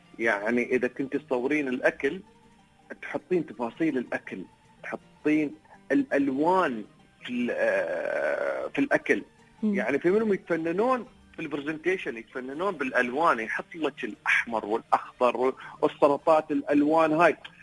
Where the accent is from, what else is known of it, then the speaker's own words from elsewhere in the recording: United Arab Emirates; احنا في الامارات هنا